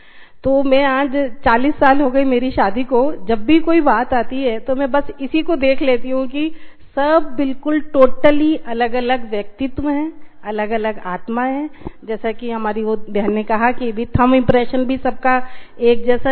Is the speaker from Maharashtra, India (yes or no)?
no; Uttar Pradesh, India; moved away as an adult; now in Indore, India; मैं यूपी से हूँ और शादी हुई एमपी में।